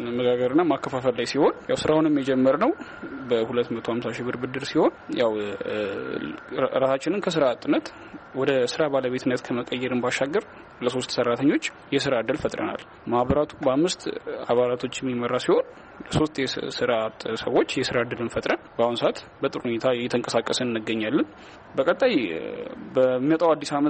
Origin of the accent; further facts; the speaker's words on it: Dire Dawa, Ethiopia; እኔ ተወልጄ ያደግኩት እዚሁ በድሬዳዋ ከተማ ሲሆን ያው ትምህርቴንም ከአንደኛ ደረጃ እስከ 2ኛ ደረጃ ድረስ በድሬዳዋ ከተማ ነው ያጠናቀቅኩትኝ።